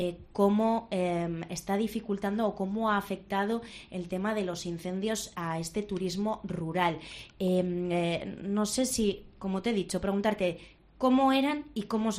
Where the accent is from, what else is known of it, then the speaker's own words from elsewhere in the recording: Navarre, Spain; Qué majos somos los navarros